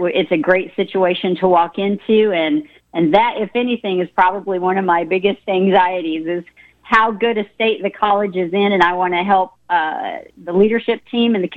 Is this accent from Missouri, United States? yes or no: yes; Missouri, United States; I'm from Southwest Missouri, and so it's only about 4 hours to that area.